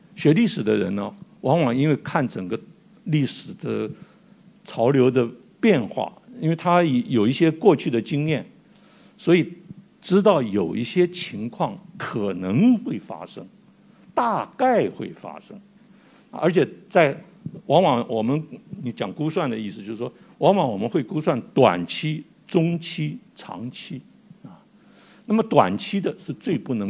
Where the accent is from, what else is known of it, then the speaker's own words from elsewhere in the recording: Taiwan; 我在台湾长大的，所以我很了解那些状况